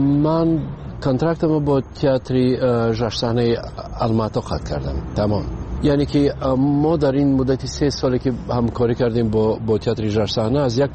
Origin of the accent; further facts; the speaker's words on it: Tajikistan; اما اومدن من وطنم خب پیش از همه تاجیکستان وطن است. برای این خانه من است و مادرم اینجاست